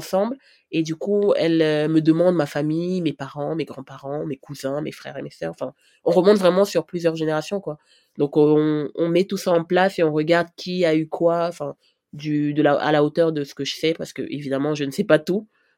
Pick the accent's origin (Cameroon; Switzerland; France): Cameroon; et moi, je suis camerounaise, ouais.